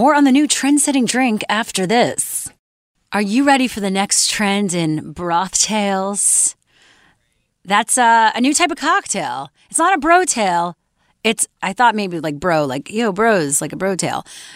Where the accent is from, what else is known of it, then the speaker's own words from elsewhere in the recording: Canada; But this was a really strange campaign from my home country, Campbell's Canada.